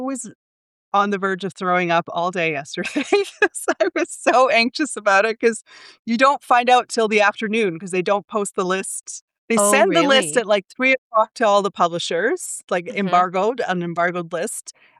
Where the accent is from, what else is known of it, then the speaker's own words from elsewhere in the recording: Canada; I'm Canadian